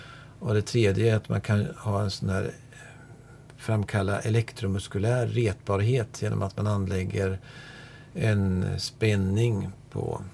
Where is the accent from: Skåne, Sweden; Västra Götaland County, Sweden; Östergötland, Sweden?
Östergötland, Sweden; Linköping; Jag kommer för övrigt från Linköping.